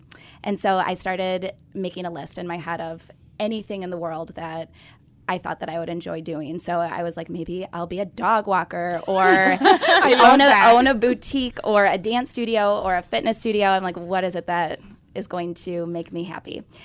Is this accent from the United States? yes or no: yes; Bay City, United States; So I grew up in Bay City, which is a couple hours north of here